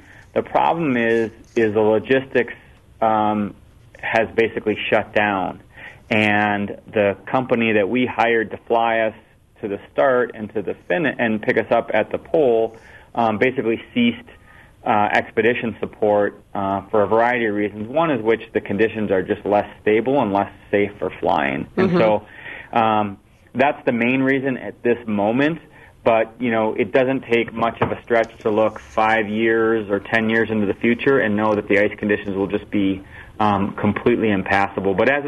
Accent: Cedarburg, Wisconsin, United States; Yeah, so I grew up in Cedarburg, and I'm always grateful for growing up in Wisconsin.

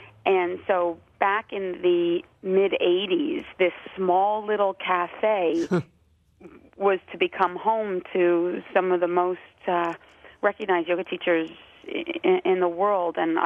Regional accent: New Jersey, United States; moved away as an adult; now in New York, United States; I was born in New Jersey and moved to New York right after high school

